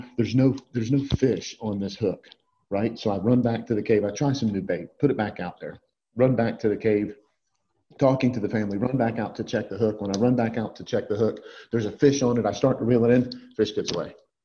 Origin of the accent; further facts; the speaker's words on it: Georgia, United States; You know, I'm from Georgia, so everything's a damn story, right?